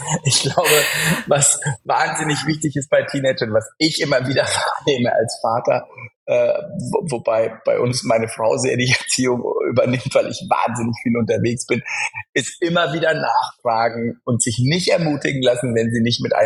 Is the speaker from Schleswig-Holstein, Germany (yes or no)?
no; Bavaria, Germany; born there; now in Hamburg, Germany; Ich bin in Franken geboren, bin aber mit meiner Familie in Hamburg